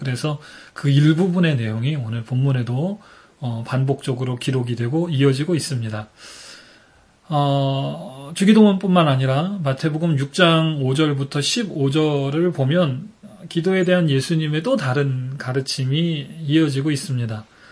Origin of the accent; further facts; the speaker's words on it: California, United States; 제가 캘리포니아에서 왔고